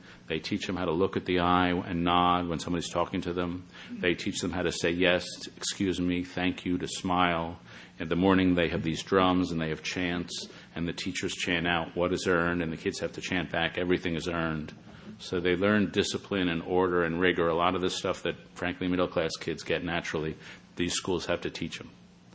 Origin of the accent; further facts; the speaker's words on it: Radnor, Pennsylvania, United States; What I grew up with in Radnor is what she calls concerted cultivation, where the kids are driven around and prepared for adulthood.